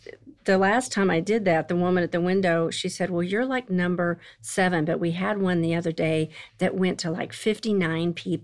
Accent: Oklahoma, United States; And that's a Southern thing. You mm-hmm. know, I was raised in Oklahoma.

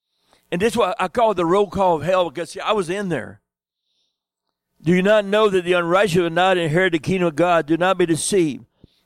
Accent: Beaumont, Texas, United States; I try to tell people I'm from South Sardis, but really Southeast Texas.

